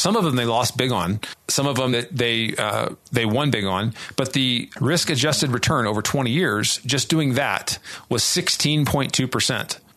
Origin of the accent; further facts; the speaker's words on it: United States; They will tell you how we Americans love to tell everybody what to do.